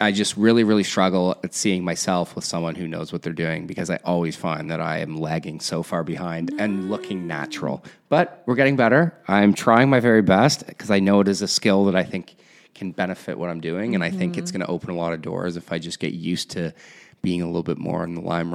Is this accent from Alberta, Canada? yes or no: no; Ontario, Canada; I grew up in Canada, just north of Toronto, just a little town.